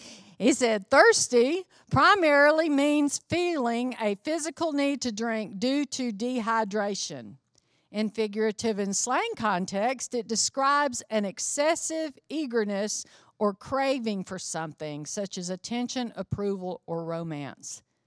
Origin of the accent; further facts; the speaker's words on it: United States; You know, being an American, being an ignorant American of the rest of the world.